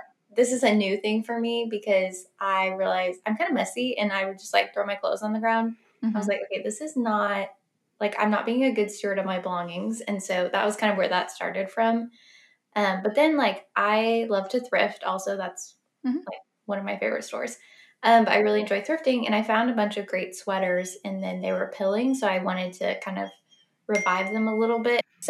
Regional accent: Florida, United States; I grew up in Florida. So it's like a dress, sandals, you're done.

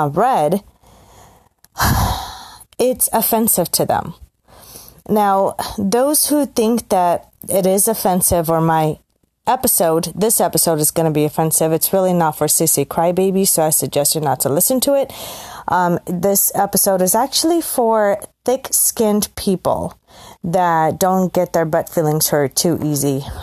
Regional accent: United States; And again, I love being an American

